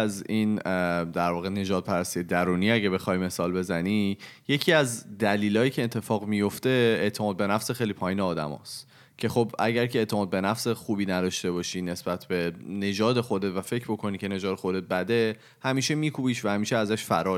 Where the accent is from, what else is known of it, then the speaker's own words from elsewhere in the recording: Iran; من اول گفتم ایرانی ام، ولی خب اینجا دارم درس میخونم.